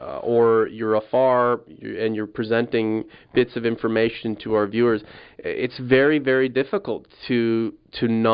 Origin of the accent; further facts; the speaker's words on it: Canada; I'm a Canadian, so you know it's almost my right to be a hockey fan